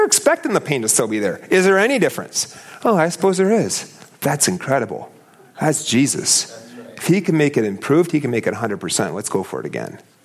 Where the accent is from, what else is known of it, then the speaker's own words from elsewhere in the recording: United States; but I tell you, I'm an American.